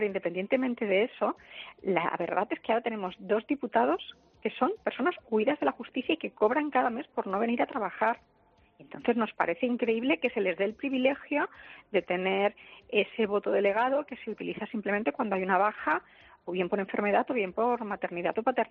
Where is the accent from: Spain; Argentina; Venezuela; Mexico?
Spain; Catalonia; Yo como catalana estoy horrorizada.